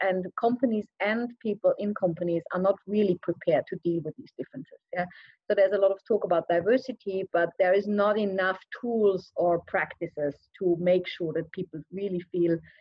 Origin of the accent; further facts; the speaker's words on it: Graz, Styria, Austria; English is a second language; now in Japan; I'm originally from Austria, from Graz, the south of Austria. And I have an Iranian name because my father was from Iran